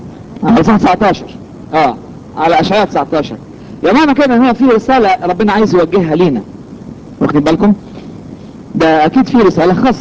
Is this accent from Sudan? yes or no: no; Egypt; الاصحاح ده طبعا احنا بالذات كمصريين المصحاح ده اصلا يعني بيبقى قدام عينينا باستمرار